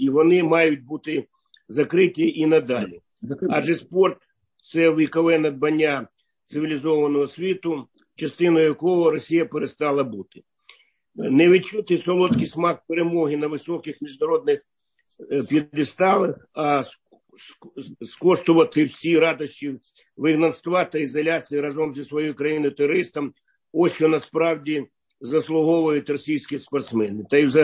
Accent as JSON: {"language": "Ukrainian", "town": "Odesa", "region": "Odesa Oblast", "country": "Ukraine", "tie": "born or raised there", "said": "Маріуполя та Херсона, моєї рідної Одеси."}